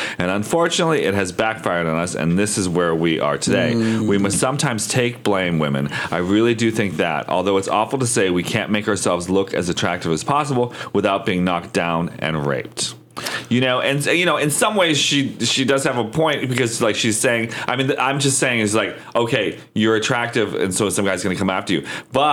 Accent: Erie, Pennsylvania, United States; How the sex workers that work on the corner in my hometown of Erie, that's how they dress.

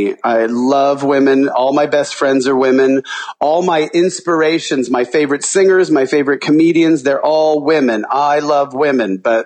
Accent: Arizona, United States; also born or lived in Los Angeles; You know, I grew up in Arizona and I moved to L.A. in the 80s.

